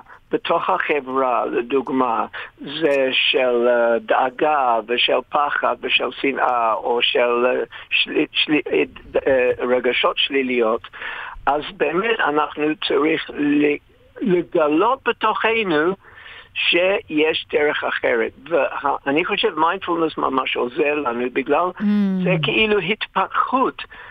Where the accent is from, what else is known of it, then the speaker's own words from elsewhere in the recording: England, United Kingdom; Hebrew is a second language; now in Israel; בגלל אני איש אנגלי, אז באנגלית, אחריות זה responsibility.